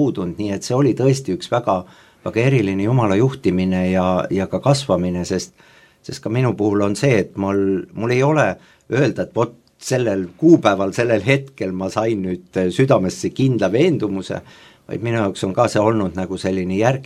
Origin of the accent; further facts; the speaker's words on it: Tallinn, Harju County, Estonia; also born or lived in Rapla; Ma olen küll Raplas sündinud, aga terve elu elanud Tallinnas ja samuti olen pärit siis mitte kristlikust perest.